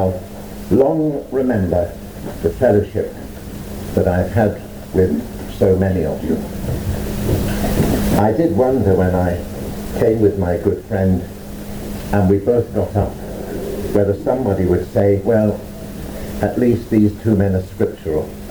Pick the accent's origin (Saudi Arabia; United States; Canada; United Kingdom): United Kingdom; England; now in Ireland; I'm an Englishman, I'm a Jew